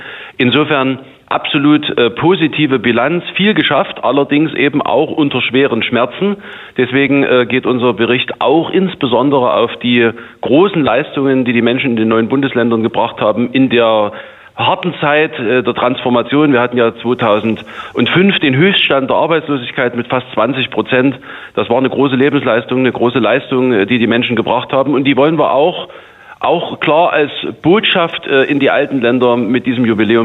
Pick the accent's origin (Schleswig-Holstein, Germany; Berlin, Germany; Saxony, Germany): Saxony, Germany; Zwickau; zum Beispiel in meiner Heimatregion Zwickau ist verpartnert mit Dortmund.